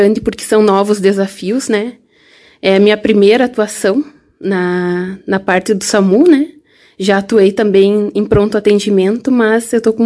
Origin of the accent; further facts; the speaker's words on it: Ijuí, Rio Grande do Sul, Brazil; sou natural de Ijuí, Rio Grande do Sul.